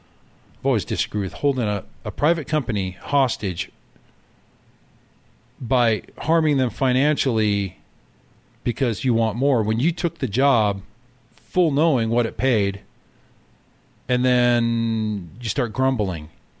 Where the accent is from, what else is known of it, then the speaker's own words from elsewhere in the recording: Scotland, United Kingdom; I'm Scottish. I speak English.